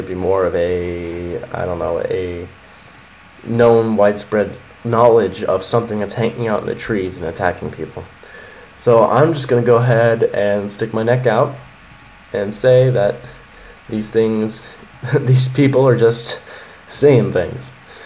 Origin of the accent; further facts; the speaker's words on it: United States; Well, you know what? I'm an American tourist